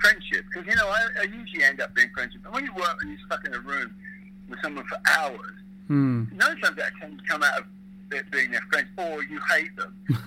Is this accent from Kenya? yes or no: no; England, United Kingdom; being English, we knew the whole George Best thing